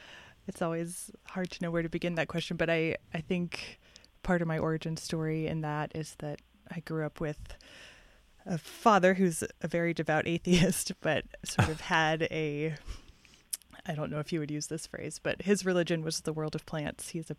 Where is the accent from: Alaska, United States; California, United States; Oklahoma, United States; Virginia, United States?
Oklahoma, United States; And growing up in Oklahoma, I was pretty much raised in a secular home, but in the very sort of fervent religious landscape of Baptist Christianity